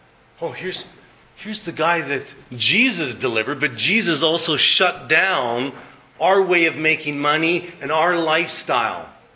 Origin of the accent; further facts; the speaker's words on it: Red Deer, Alberta, Canada; She lived in Edmonton. I was from Red Deer.